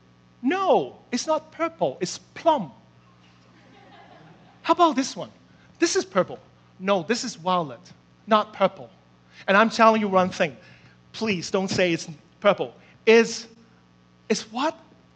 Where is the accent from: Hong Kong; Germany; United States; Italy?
Hong Kong; I was born and raised in Hong Kong, and I am a typical honker.